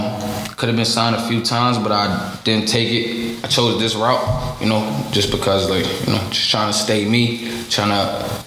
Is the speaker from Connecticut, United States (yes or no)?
yes; New Haven, Connecticut, United States; I'm from New Haven, CT.